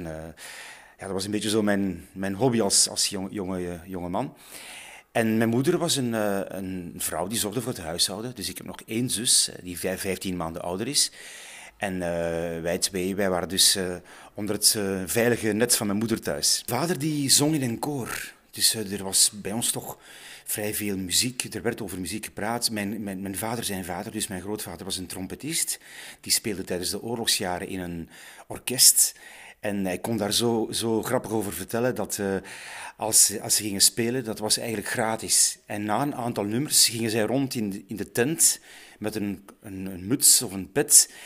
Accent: Sint-Martens-Lennik, Flemish Brabant, Belgium; also born or lived in Uccle; Dus ik ben ook eigenlijk een jongen van het Pajottenland, geboren en getogen in Sint Maartenslennik. Maar mijn moeder is bevallen in het ziekenhuis in Ukkel.

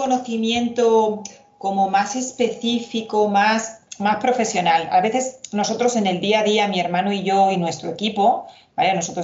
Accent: Elche, Valencian Community, Spain; él quería volverse a Elche, porque nosotros somos de Elche

